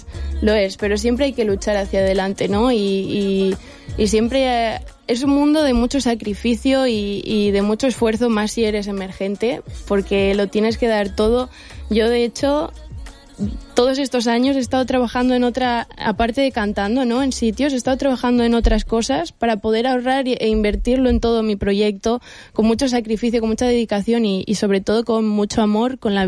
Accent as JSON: {"language": "Spanish", "town": "Altea", "region": "Valencian Community", "country": "Spain", "tie": "born or raised there", "said": "tanto para mi casa como para mi pueblo, que es Altea, como para todos"}